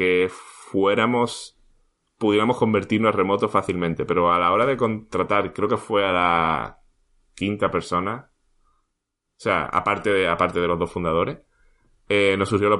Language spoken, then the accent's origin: Spanish; Spain; ahora somos cuatro españoles en la empresa.